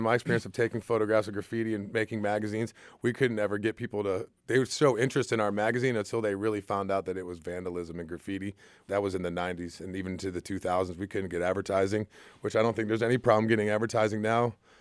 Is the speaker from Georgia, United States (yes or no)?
yes; Atlanta, Georgia, United States; I grew up all over Midtown, you know, anywhere between, 14th and 10th Street where we are now, and Little Five Points and East Atlanta.